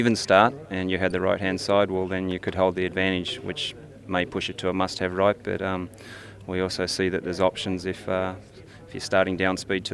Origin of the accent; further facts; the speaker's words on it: New Zealand; but for us this far away, it's just great to see so many Kiwis on the side of the canal